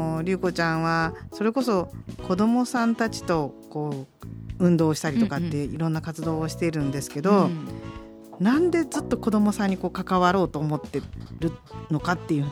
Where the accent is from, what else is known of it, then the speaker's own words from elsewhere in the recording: Okazaki, Aichi, Japan; 岡崎ね、我がふるさとの